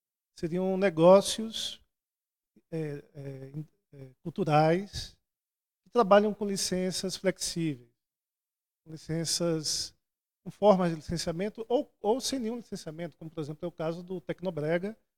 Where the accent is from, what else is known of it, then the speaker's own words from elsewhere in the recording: Brazil; A gente como brasileiro não entende, imagine.